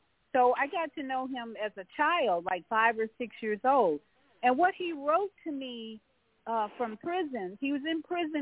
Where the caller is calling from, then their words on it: Florida, United States; in Florida, Grand Rising, and greetings to Brother Haq.